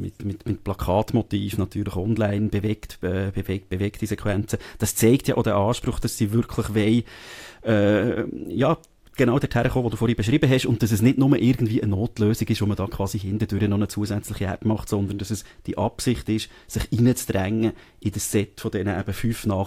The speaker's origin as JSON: {"language": "German", "region": "Bern", "country": "Switzerland", "said": "ich bin nicht Zürcher, ich habe nicht die Animosität als Berner. Aargau ist ein ehemaliges Untertanengebiet, ja, ja. Von dem her habe ich dort einen anderen Bezug als Berner."}